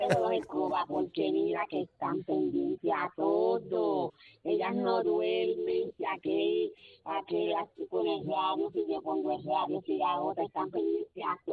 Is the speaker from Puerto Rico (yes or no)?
yes; Ponce, Puerto Rico; now in Trujillo Alto, Puerto Rico; yo soy de Ponce, pero vivo acá por Trujillo Alto. Uh-huh. Y entonces me mudé a un walk-up. Yo vivía en el campo, no tengo vecinos